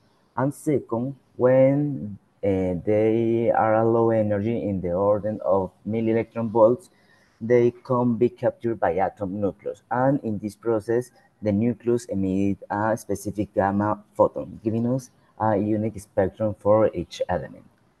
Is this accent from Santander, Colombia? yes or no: yes; Bucaramanga, Santander, Colombia; I'm from Bucaramanga, Colombia. I am a master's student